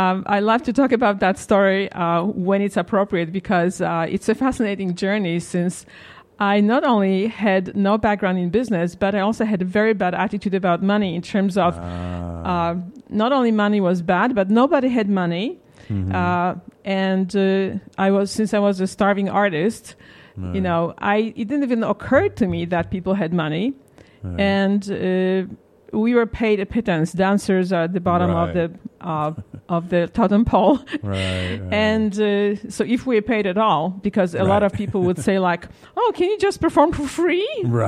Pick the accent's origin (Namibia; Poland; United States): Poland; I grew up in Poland when it was still a communist country.